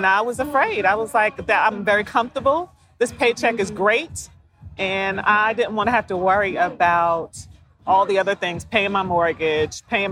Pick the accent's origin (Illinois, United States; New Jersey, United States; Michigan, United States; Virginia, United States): New Jersey, United States; because I'm from New Jersey.